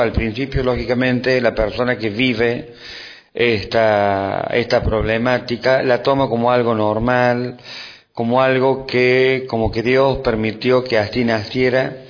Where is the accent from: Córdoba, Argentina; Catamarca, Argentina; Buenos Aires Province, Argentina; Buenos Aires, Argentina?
Córdoba, Argentina; soy de Córdoba, Argentina